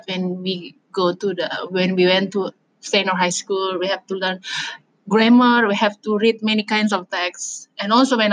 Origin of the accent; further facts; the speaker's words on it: Indonesia; English is a second language; I'm from Indonesia. Indonesia is in southeast part, southeastern Asia, but I live in eastern part of Indonesia, very remote area, very far away from